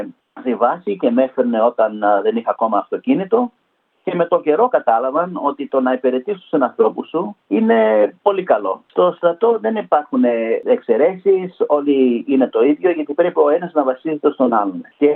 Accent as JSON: {"language": "Greek", "town": "Melbourne", "region": "Victoria", "country": "Australia", "tie": "born or raised there", "said": "Γεννήθηκα στη Μελβούρνη και ο πατέρας μου είναι από την Πελοπόννησο, κοντά στην Ακράτα, και η καταγωγή της μητέρας μου είναι από ένα χωριό που λέγεται Κιόνι, στην Ιθάκη. Μέναμε στα βόρεια προάστια, στο Έσερεν, στο Μπράντσουικ, στο Κόμπερκ."}